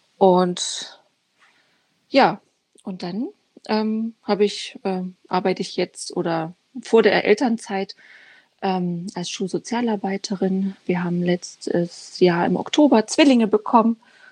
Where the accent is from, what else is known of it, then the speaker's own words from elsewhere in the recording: Dresden, Saxony, Germany; born there; ich bin in Dresden geboren, bin 35 aktuell